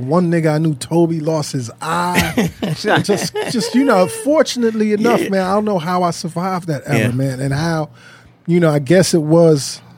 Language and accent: English; Albany, New York, United States; I grew up around Albany.